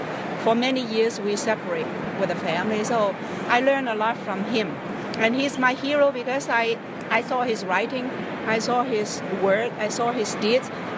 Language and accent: English; China; He died a long time ago, but he was suffering in China. I'm from China.